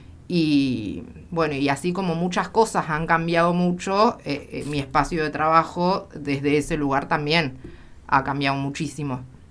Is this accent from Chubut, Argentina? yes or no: yes; Trelew, Chubut, Argentina; also born or lived in La Plata; Yo nací en Trelew.